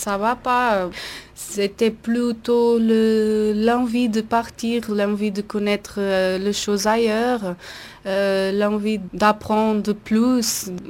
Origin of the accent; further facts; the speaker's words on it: Portugal; now in Le Locle, Switzerland; Je suis portugaise … je suis professeure de mathématiques et je suis en Suisse depuis 1 an et demi et j'habite au Locle.